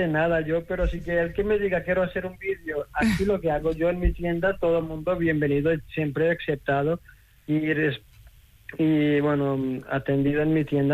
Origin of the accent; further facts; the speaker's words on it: Barcelona, Catalonia, Spain; yo soy un ciudadano barcelonés